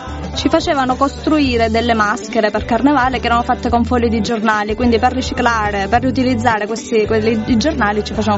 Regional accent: Apulia, Italy; Nel mio paese c'è un calendario

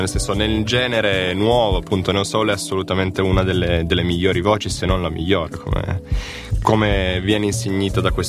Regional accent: Turin, Piedmont, Italy; sono torinese, ma come ti ho detto prima, ho sangue che è una miscela di Puglia e Sicilia, quindi sono cresciuto

